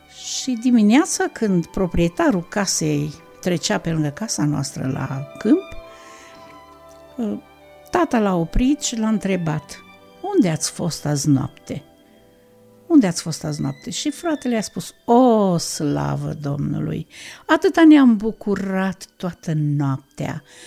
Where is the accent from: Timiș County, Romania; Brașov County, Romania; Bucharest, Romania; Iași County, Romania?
Timiș County, Romania; Timișoara; sunt din Timișoara, de la Biserica Elim.